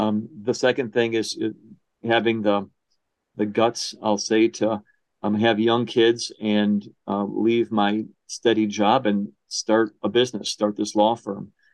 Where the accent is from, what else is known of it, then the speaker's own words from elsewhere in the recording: Milwaukee, Wisconsin, United States; I was born and raised in Milwaukee